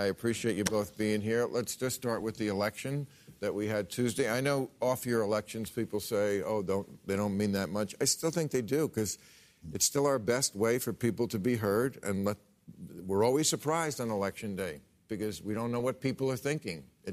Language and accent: English; New Jersey, United States; In New Jersey, my home state